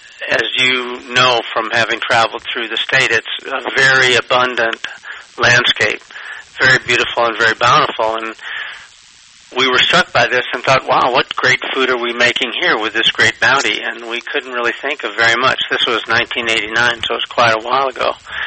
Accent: Iowa, United States; I wondered if people would buy prosciutto from a guy … from Iowa.

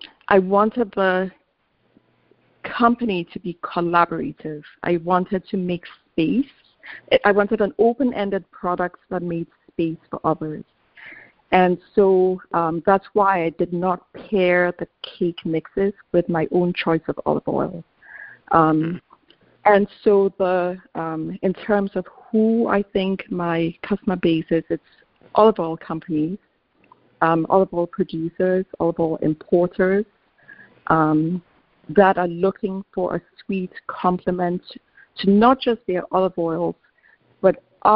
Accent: Accra, Greater Accra, Ghana; My father is a quarter German, three quarters Ghanaian. And I grew up in Ghana, which in Accra, which a lot of people don't realize is quite multicultural. And I went to international schools.

